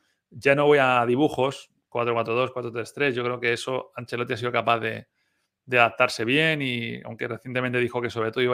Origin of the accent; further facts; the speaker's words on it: Spain; now in United States; yo soy español, vivo en Estados Unidos y seré norteamericano dentro de muy poco